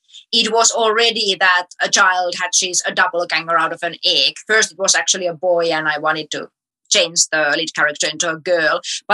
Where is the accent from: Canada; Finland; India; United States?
Finland; English is a second language; from Finland. and I have a film.